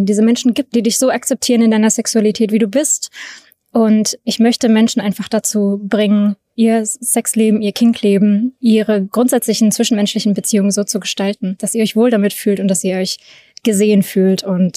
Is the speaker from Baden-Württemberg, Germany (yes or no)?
no; North Rhine-Westphalia, Germany; Ich komme aus dem Ruhrgebiet.